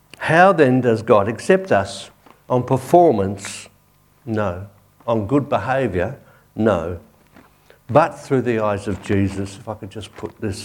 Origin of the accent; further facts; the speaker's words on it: St Albans, Victoria, Australia; I grew up in St. Albans with a lot of Maltese people